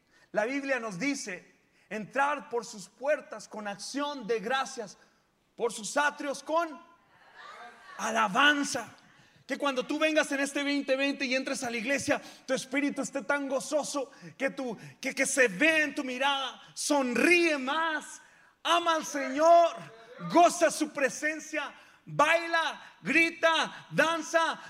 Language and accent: Spanish; Piedras Negras, Coahuila, Mexico; now in San Antonio, United States; y yo soy mexicano también. ¿De dónde es? Pues yo soy de Piedras Negras. Pues yo también soy de Piedras Negras.